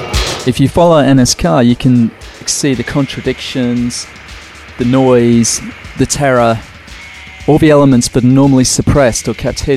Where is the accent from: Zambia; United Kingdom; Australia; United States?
United Kingdom; London; I'm a theorist from London